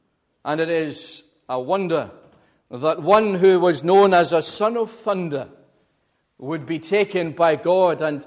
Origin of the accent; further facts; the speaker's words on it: Scotland, United Kingdom; accent: Glaswegian; you already are used to a Glaswegian accent.